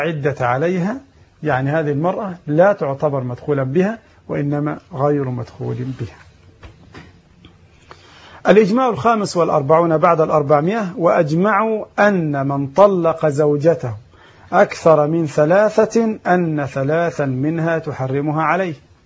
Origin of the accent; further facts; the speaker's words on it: Egypt; والصداق عندنا كمصريين هنا في مصر